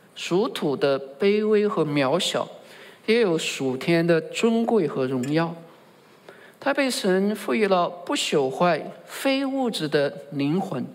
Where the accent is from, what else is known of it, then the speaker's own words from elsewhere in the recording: Sichuan, China; 我们四川人有时候分不清楚